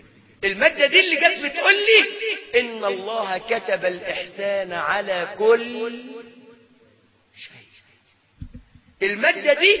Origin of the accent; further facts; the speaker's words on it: Egypt; احنا في عندنا في مصر قوانين فرنسية